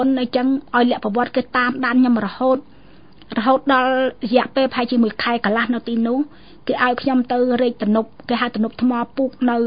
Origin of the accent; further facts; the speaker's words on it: Phnom Penh, Cambodia; ដោយសារគេឃើញយើងជាអ្នកភ្នំពេញគេឲ្យយើងទៅមុខទៀត